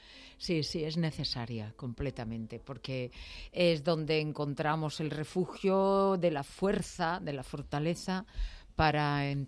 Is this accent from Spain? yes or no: yes; Barcelona, Catalonia, Spain; now in Madrid, Spain; 35 años ya, yo creo que ya soy más hija de Madrid adoptada que de Barcelona, aunque me siento feliz en los dos sitios.